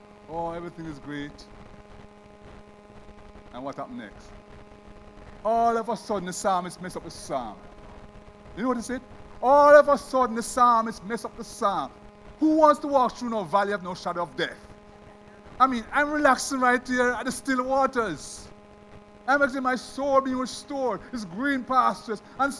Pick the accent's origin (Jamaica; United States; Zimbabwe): Jamaica; I'm from Jamaica.